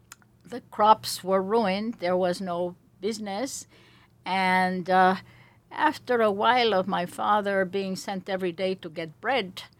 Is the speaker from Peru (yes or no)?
yes; Peru; first language Spanish; English is a second language; also born or lived in Paris, France; I was born in Paris. But actually, I was raised in Peru. And I was sent to an American school, like my mother had before. So we spoke 3 languages right from the start. French, Spanish